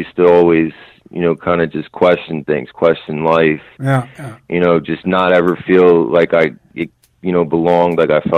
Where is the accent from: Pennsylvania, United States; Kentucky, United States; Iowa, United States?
Pennsylvania, United States; Upper Darby; I grew up like right outside of Philadelphia in Delaware County, like Upper Darby.